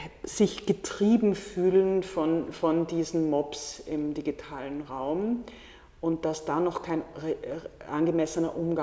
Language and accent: German; Vienna, Austria; Also als Wienerin bin ich da natürlich sehr anscharmiert, weil ich mich da gleich wieder zu Hause fühle.